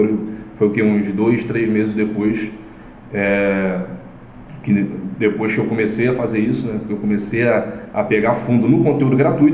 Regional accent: Rio de Janeiro, Brazil; sou aqui do Rio, sou de Campo Grande, aqui da Zona Oeste.

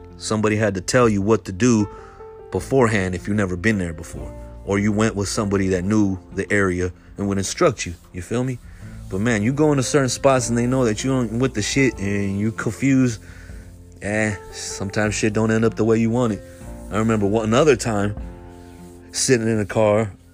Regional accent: San Francisco, California, United States; I'm from Frisco, though.

